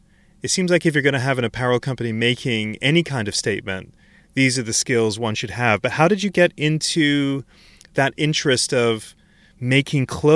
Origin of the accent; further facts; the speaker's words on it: Antigua & Barbuda; I'm from the Caribbean or the West Indies, and you being from Australia. But when I was a kid, we had maybe like 9 channels that we got in Antigua on television.